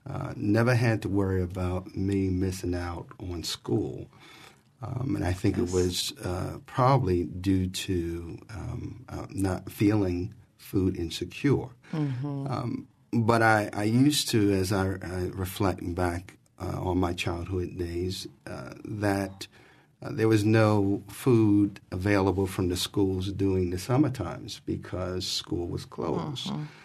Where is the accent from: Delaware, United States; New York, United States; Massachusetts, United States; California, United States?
New York, United States; New York City; I always reminisce back when I was growing up in New York City, mm-hmm. Where my mother was receiving government assistance.